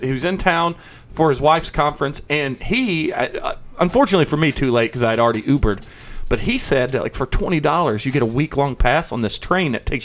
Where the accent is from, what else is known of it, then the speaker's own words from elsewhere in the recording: Missouri, United States; I grew up in the Boot Hill of Missouri. I know that.